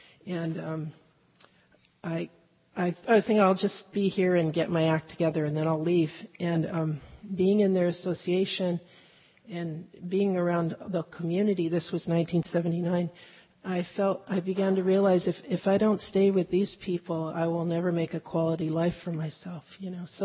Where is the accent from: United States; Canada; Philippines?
United States; Venice, California; I grew up in Venice, so he was walking on Venice Beach, and I was going to the beach there.